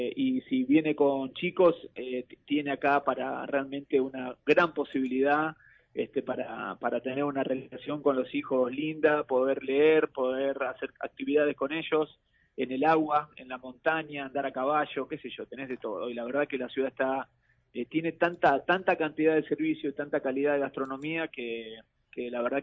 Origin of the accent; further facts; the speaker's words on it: Santa Fe, Argentina; moved away as an adult; Yo soy de Santa Fe, estoy hace más de 30 años acá